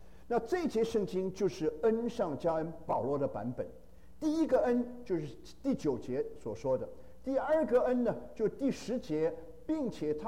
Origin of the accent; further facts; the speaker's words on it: China; 我们中国人哈，这些年来我常常有机会回到国内